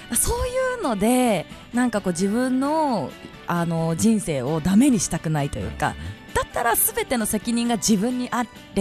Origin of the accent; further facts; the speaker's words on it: Kichijoji, Tokyo, Japan; まあ、もう何よりもやっぱり自分の地元吉祥寺